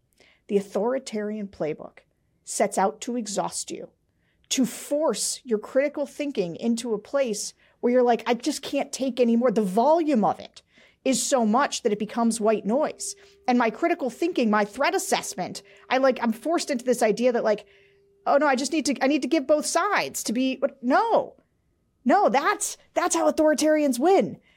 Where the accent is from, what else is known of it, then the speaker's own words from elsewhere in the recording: Pennsylvania, United States; I'm from Central Pennsylvania, and when I am in Central Pennsylvania... I talk much more like I am in Central Pennsylvania than I do on this podcast.